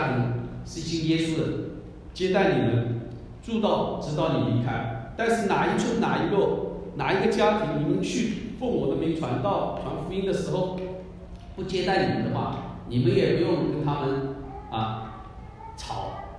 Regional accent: China; 所以在我们中国人来说叫做汉奸卖国贼。

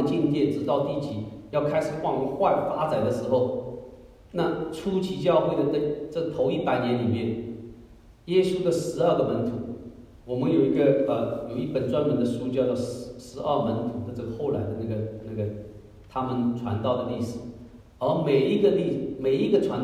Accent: China; 对，我们都是中国人，是同胞

